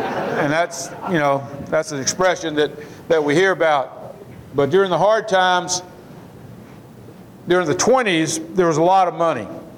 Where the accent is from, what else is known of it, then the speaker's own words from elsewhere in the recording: Porterdale, Georgia, United States; if you were a child during the Depression, you're like me about growing up in Porterdale. I had no idea that we were poor until I went to college.